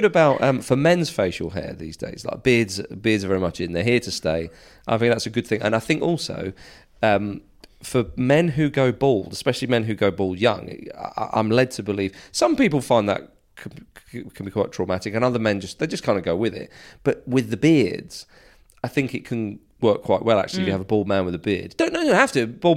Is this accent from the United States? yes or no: no; Edinburgh, Scotland, United Kingdom; when I was growing up in Edinburgh